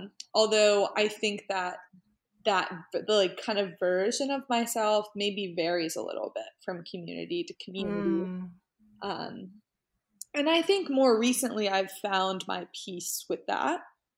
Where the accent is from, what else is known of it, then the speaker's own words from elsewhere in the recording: the South, United States; there's what people that I grew up with here in the South think. Southerners, like white Christian Republican, kind of that demographic